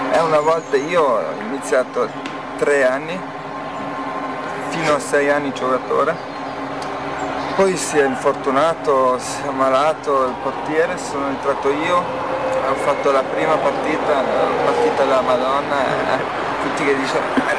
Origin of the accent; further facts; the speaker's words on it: St. Gallen, Switzerland; Io sono nato a San Gallo, vicino, cioè in Svizzera interna, vicino a Zurigo. E lì, vicino a casa mia, c'era una piccola pista aperta.